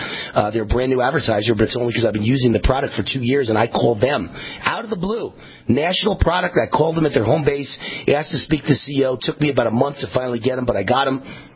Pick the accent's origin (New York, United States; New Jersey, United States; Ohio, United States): New York, United States; I'm not a man of God, but I'm a man from New York